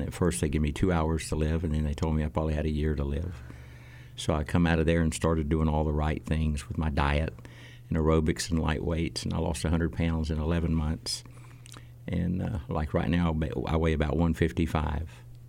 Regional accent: Talking Rock, Georgia, United States; Nope, I'm from North Georgia, about 60 miles north of Atlanta in a place called Talking Rock.

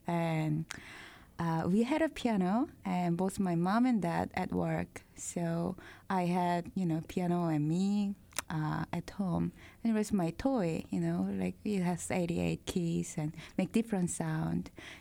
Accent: South Korea; English is a second language; But, you know, I came from Korea, and most kids start when they're three.

